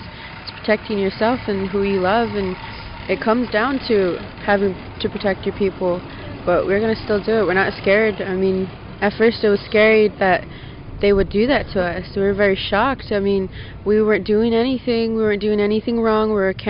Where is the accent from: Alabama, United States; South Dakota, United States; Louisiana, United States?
South Dakota, United States; Cheyenne River; Cheyenne River.